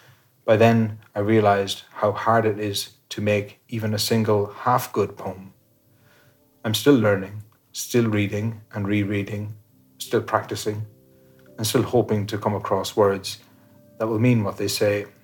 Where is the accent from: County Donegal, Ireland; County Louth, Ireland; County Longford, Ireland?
County Longford, Ireland; Ballymahon; I'm from Ballymahon.